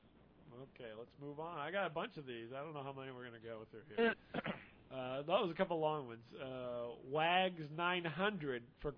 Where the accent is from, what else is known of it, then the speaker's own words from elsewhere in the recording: England, United Kingdom; I went to Clear Lake last year. It was uplifting. I came from England.